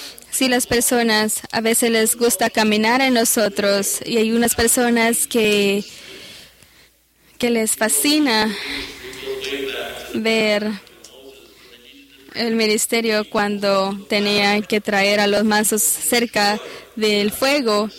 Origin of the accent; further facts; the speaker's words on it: New Hampshire, United States; Spanish is a second language; Y yo soy de New Hampshire, que es conocido para el granito.